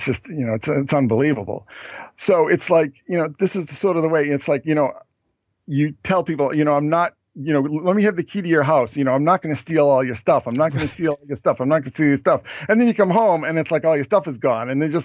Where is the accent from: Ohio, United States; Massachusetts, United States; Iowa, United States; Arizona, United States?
Massachusetts, United States; Boston; I mean, I'm from the Boston area. I grew up in the 70s.